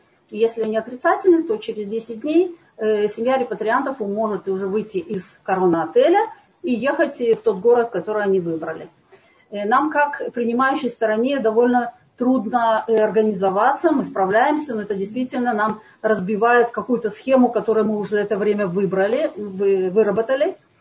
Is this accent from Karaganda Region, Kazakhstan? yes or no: no; Almaty, Kazakhstan; moved away as an adult; now in Haifa, Israel; И я приехала в Хайфу 25 лет назад, в апреле будет уже 25 лет. Я приехала из Казахстана, из Алматы. Я закончила там университет и после этого приехала сюда в кибуц. Полгода жила в кибуце, после этого переехала в Хайфу.